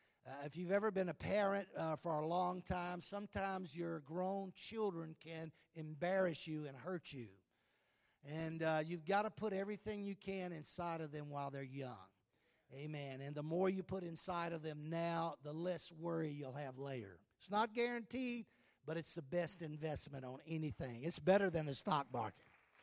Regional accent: the South, United States; I know you're hearing my voice saying, that guy's from the South. I know he is, and I am from the South.

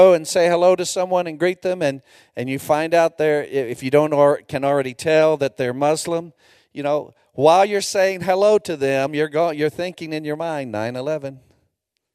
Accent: Texas, United States; But by way of background, I'm originally from the Republic of Texas.

